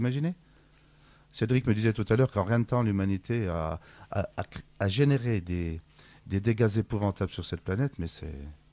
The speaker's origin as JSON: {"language": "French", "country": "France", "said": "Bon, nous sommes français, mais nous sommes également en Europe."}